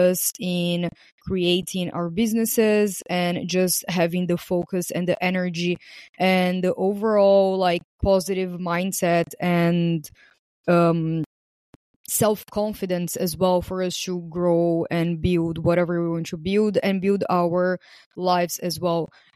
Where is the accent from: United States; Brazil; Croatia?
Brazil; English is a second language; because I know that I have a lot of listeners from Brazil, because I am from Brazil.